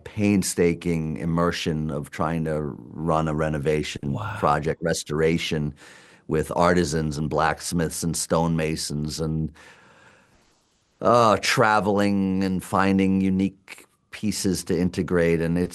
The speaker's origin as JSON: {"language": "English", "region": "New York", "country": "United States", "tie": "born or raised there", "said": "and also growing up in New York, I feel it's quite related to many of the people I grew up around there, you know, growing up in a very immigrant-rich community."}